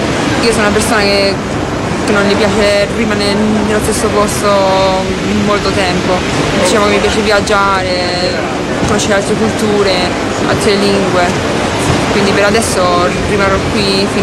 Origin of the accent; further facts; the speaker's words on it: Spain; Italian is a second language; qui ci sono dei pericoli che in Spagna, soprattutto nel mio paese, non ci stanno proprio.